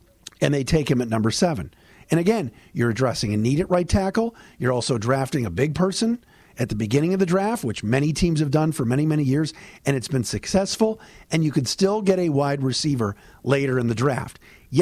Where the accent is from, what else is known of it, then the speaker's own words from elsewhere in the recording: Cleveland, Ohio, United States; 1 week away from the draft. From Cleveland, the city, my hometown.